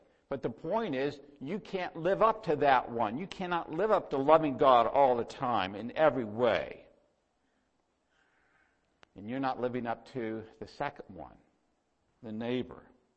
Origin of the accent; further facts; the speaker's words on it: Texas, United States; And I'll say, Texas. I'm from the Texas part of Canada. That's where I'm from.